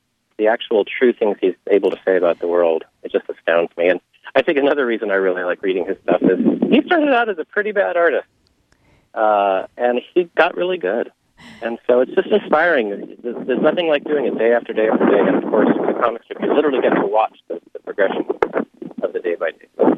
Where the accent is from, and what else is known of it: Seattle, Washington, United States